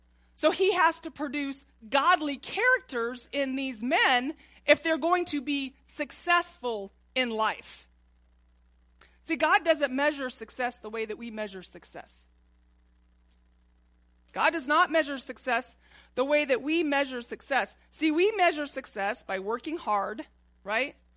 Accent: Texas, United States; I am from Texas, most of y'all know. That's an understatement. I love football, you know, but it's kind of mandatory for Texas residents.

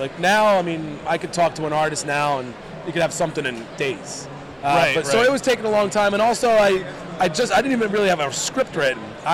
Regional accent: Levittown, Pennsylvania, United States; I grew up in Levittown, Pennsylvania, I was able to come in with the kids, dump the kids off with grandma and grandpa

